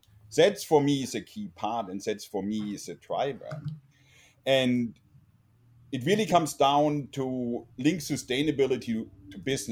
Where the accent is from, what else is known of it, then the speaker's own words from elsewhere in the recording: Germany; accent: German; English is a second language; now in California, United States; originally from Germany. And even after living for more than 20 years in sunny California, I don't get rid of my lovely accent.